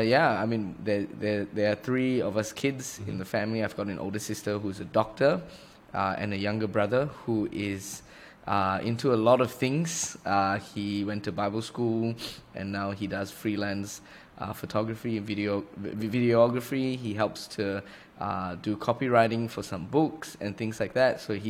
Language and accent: English; Kulim, Kedah, Malaysia; also born or lived in Sydney; now in Kuala Lumpur, Malaysia; I was originally from Kedah. That's where I grew up in Malaysia. A small little town called Kulim. And then studied there, finished high school, and then went to Australia to study music for 3 years in Sydney. Graduated, came back to KL